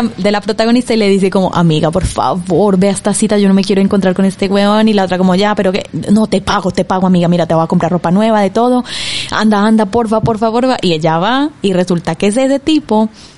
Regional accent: Colombia; porque soy de Colombia

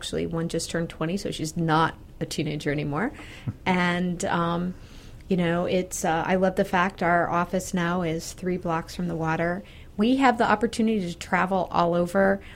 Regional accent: St. Petersburg, Florida, United States; So I won't tell you how old I am, but I grew up in St. Pete when the view from downtown is not as beautiful as it is now from your office.

